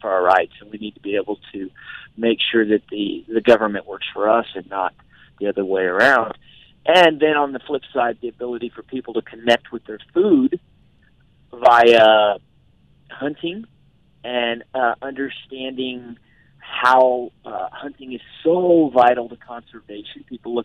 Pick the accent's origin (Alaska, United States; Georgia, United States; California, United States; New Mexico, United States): New Mexico, United States; But I'm from New Mexico, so I also understand that.